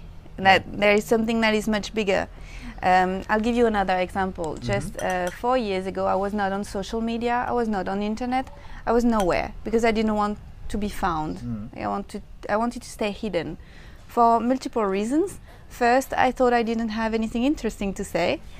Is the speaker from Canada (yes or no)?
no; France; Especially, I come from France, and the system is really, really strict